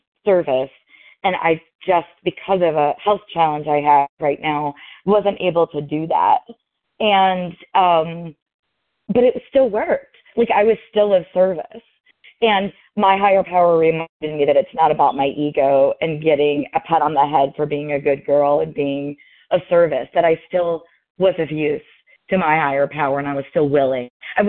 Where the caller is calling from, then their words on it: Louisville, Kentucky, United States; I'm calling from Louisville, Kentucky.